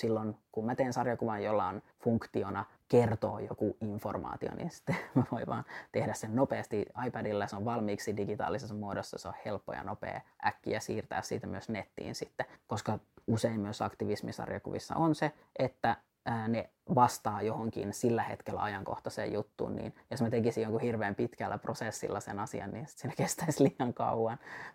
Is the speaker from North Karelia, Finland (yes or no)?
no; Kauhajoki, South Ostrobothnia, Finland; joka muuttaa sitten Kauhajoelle, mistä mä oon alun perin kotoisin.